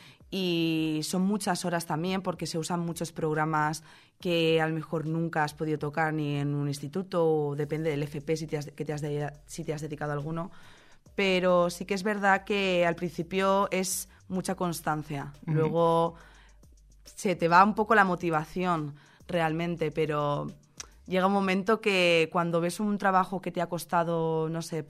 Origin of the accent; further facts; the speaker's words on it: Valencia, Valencian Community, Spain; now in Gandia, Spain; yo soy de Valencia capital y pues bueno, toda la vida me he criado allí. Y a día de hoy realmente estoy más tiempo aquí en Gandía